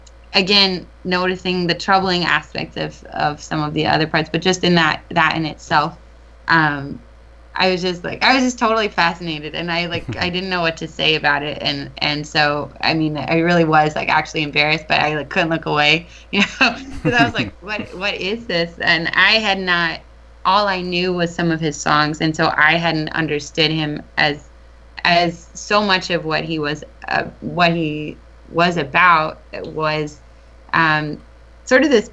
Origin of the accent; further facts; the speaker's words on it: Minnesota, United States; I feel like so much of being growing up in Minnesota was just … was, he was from Minnesota, and we were lucky we had him